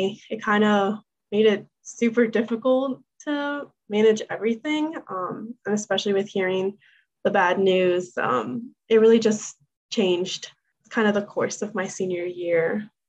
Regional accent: Chesapeake, Virginia, United States; I am from Chesapeake, Virginia.

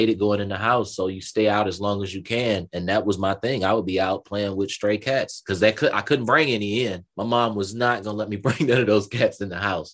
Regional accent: Detroit, Michigan, United States; also born or lived in Los Angeles / Washington State; now in Atlanta, United States; No, I live in Atlanta, and I'm traveling some everywhere actually, but I was originally from Detroit, Michigan. That's where I was born. I lived in Detroit for a while. I moved to California.

